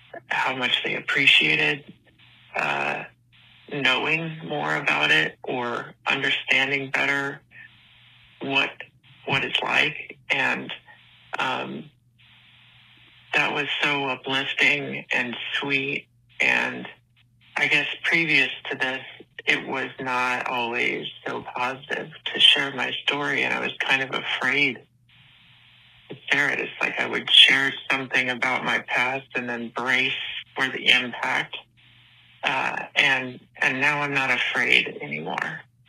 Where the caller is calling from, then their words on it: Osaka, Japan; I'm calling in from Osaka, Japan.